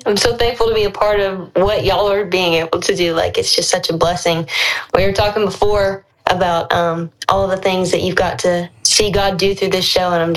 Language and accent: English; Georgia, United States; Well, I'm just a regular old girl. I'm from Georgia, North Georgia, small town.